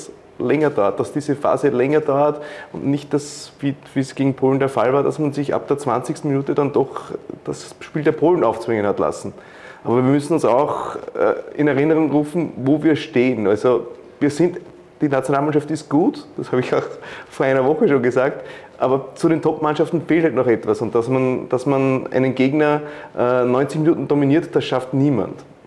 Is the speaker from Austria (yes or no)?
yes; Austria